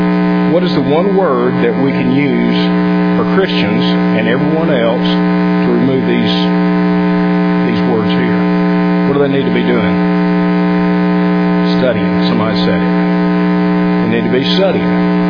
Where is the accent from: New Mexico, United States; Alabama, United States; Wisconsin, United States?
Alabama, United States; When Kathy and I first met, we met at Florida College. I was from Alabama.